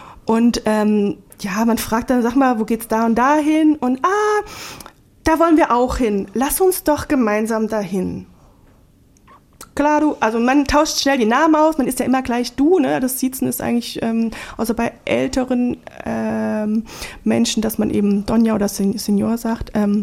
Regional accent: Southern Germany, Germany; Bis zum 18. Lebensjahr wurde ich in Süddeutschland in der Grenzregion Schweiz-Frankreich-Deutschland. Also ich bin sozusagen Grenzbewohnerin. Ne? Also meine Heimatstadt ist sowohl deutsch als über die Rheinbrücke hinweg dann schweizerisch. Und Frankreich ist auch ganz nah.

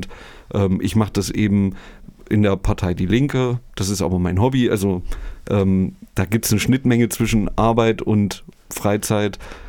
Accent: Erfurt, Thuringia, Germany; ich bin Puffbohne, hier in Erfurt geboren, irgendwie nie weggekommen. Das ist vielleicht, manchmal bedauere ich das auch, aber irgendwie ist es auch schön, in Erfurt geblieben zu sein. Ja, und ich bin groß geworden da beim katholischen Krankenhaus. Das ist ein kleines Wohngebiet, der Buchenberg.

